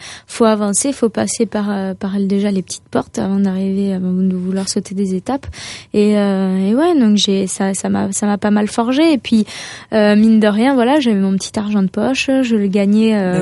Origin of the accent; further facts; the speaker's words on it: Toulouse, Occitanie, France; now in Nice, France; Quand je suis arrivée de Toulouse à Nice, c'était un peu spécial. Déjà, on passe d'une maison à la campagne, à un petit appartement qui coûte le double.